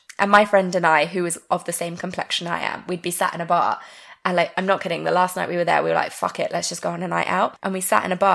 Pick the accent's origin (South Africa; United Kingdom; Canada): United Kingdom; England; Like, I'm from England. And then he told me my accent sounded like